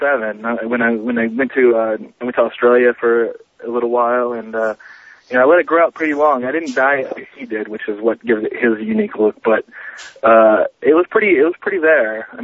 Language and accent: English; Los Angeles, California, United States; there's I'm like the only person that was born and raised in Los Angeles that I know.